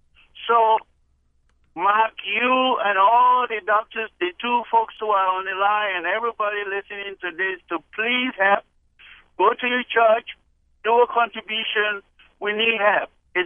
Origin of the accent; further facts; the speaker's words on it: Liberia; I'm from Liberia, the western part of where this Ebola is coming from.